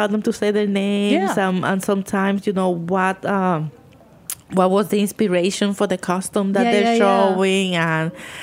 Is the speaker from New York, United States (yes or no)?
yes; New York, United States; But because I'm a New Yorker and I'm, yeah, you know, I'm gonna be here